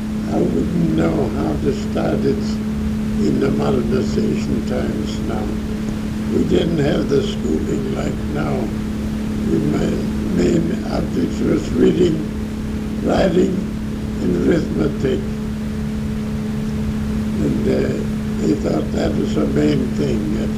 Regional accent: United States; Yeah, I was born and raised in Monroe County. I was born in a log house and on a farm. And I took over the homestead, which my son is on now, and it's a centennial farm now. And I live in Ida

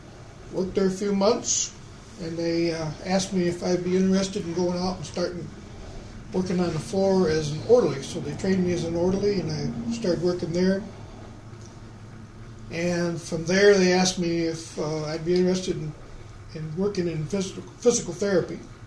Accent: Michigan, United States; also born or lived in North Carolina; Well, I was born in Hastings, Michigan. And I was raised in many places.

